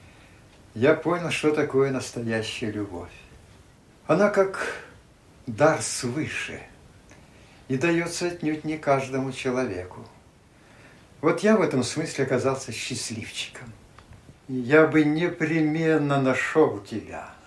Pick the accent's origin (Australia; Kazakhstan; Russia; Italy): Russia; also born or lived in Baltic states; мы выходцы из России. В Прибалтике стали людьми даже не второго, наверное, третьего сорта.